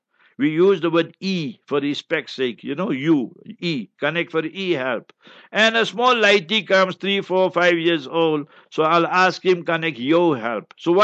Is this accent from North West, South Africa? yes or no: no; Heidelberg, Gauteng, South Africa; So I just gave you my hometown, Heidelberg.